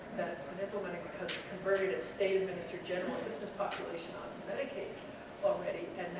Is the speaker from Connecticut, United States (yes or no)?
yes; Connecticut, United States; I'm from Connecticut